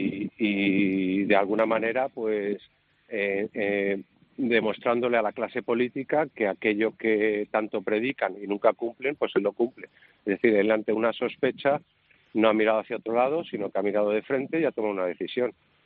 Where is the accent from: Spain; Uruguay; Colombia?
Spain; Me entristece como español, yo tengo casi 50 años, me he criado en su monarquía